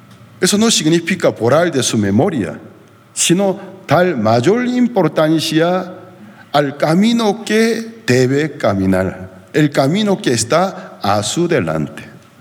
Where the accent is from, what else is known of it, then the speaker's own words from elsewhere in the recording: Portugal; Spanish is a second language; Yo soy portugués, el príncipe del mar. Lo era juntamente con los españoles.